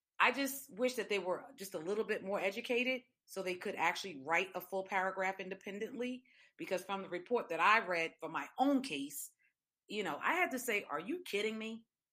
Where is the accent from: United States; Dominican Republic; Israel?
Dominican Republic; I remember growing up in the Dominican Republic, I didn't have shoes.